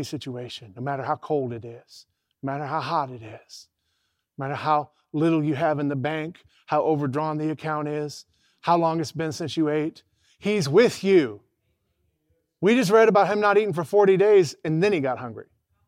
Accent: United States; I grew up in America. I grew up in Western Christianity.

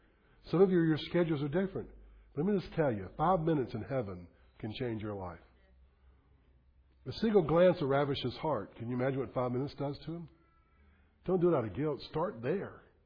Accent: Birmingham, Alabama, United States; I had a friend here. I'm from Birmingham. So I'm a city guide.

